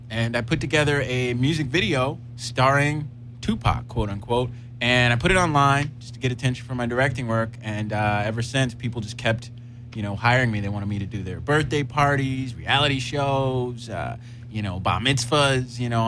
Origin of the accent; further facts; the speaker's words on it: West Palm Beach, Florida, United States; I'm actually from West Palm Beach, Florida.